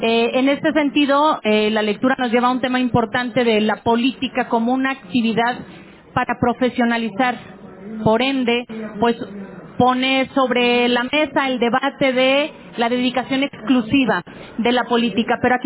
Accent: Aguascalientes, Mexico; soy originaria de Aguascalientes, vecina de Jalisco

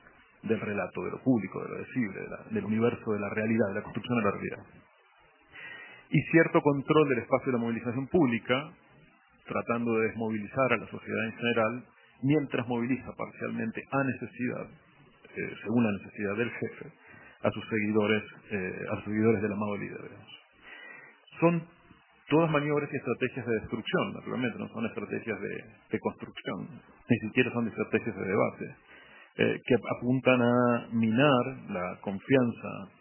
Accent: Argentina; Soy argentino.

